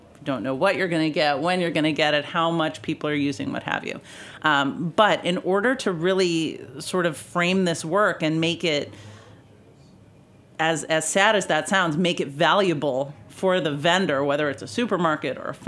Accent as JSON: {"language": "English", "town": "Wellesley", "region": "Massachusetts", "country": "United States", "tie": "born or raised there", "said": "You know, I grew up in Wellesley, Massachusetts."}